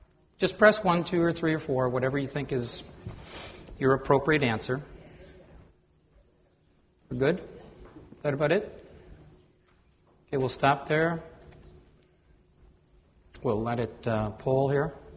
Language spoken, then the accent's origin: English; Rochester, New York, United States; also born or lived in Finland; I was actually born in Finland, but I grew up in Rochester